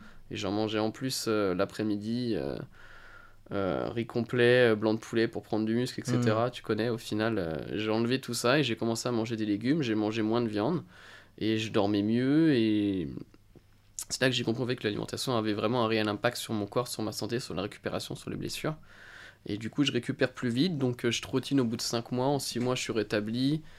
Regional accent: Île-de-France, France; j'ai commencé dans le 77, des salles de quartier, là d'où je viens, etc.

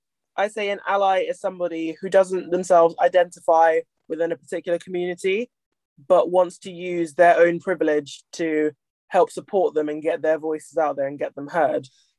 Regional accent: Nigeria; I'm sure a good chunk of that was, I'm Nigerian

